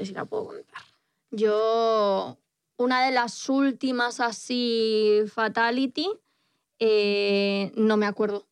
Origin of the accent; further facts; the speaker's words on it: Spain; Soy española, ¿qué quieres que te gane?